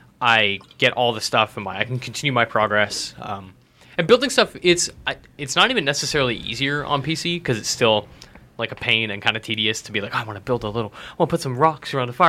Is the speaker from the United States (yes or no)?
no; Western Canada, Canada; I'm from the West. I'm from the racist part of Canada.